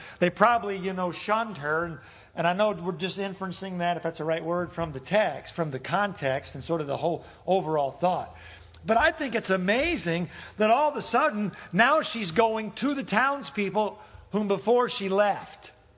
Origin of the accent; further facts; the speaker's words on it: Evansville, Indiana, United States; Yeah, I'm from Evansville.